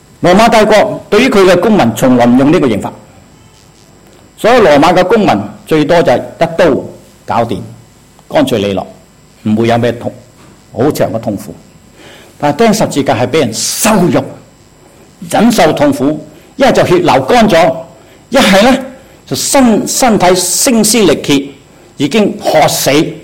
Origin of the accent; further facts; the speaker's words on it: China; 我们中国人祝愿一个人离开世界之后，祝愿他就一路走好